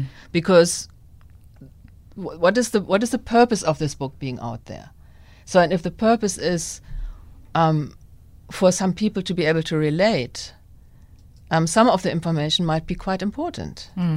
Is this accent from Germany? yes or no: yes; Germany; moved away; I mean, I maybe also because I grew up in Germany, I wasn't really so clued up about the dynamics here. And then when I moved here